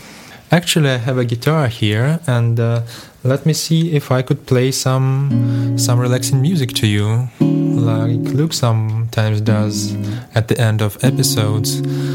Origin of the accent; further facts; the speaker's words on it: Moscow, Russia; English is a second language; I'm from Moscow, and I'm sitting at my friend's flat in the suburbs of Moscow.